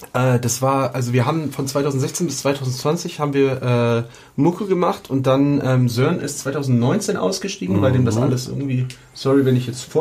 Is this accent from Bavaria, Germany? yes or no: no; Bremen, Germany; Ja, ich glaube, als Bremer hat man uns irgendwie mitbekommen.